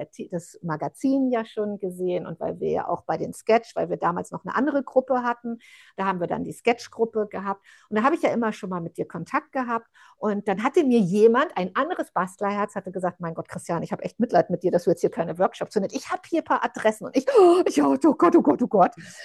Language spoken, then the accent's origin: German; Northern Germany, Germany; now in Berlin, Germany; ich komme aus der Wunder, also aus dem Norden, bin aber nach Berlin gekommen